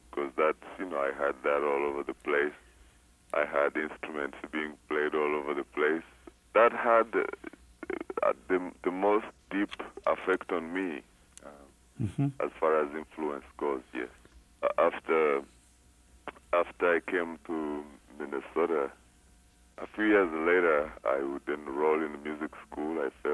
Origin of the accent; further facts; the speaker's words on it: Uganda; now in United States; 1978, I believe. So I came direct from Uganda.